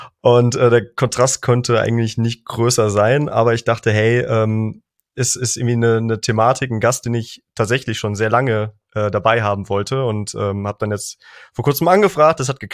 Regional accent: North Rhine-Westphalia, Germany; Ich bin aufgewachsen am Niederrhein

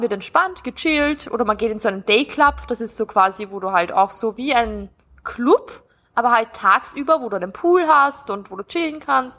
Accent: Austria; Und das ist bei uns in Österreich irgendwie gar nicht so.

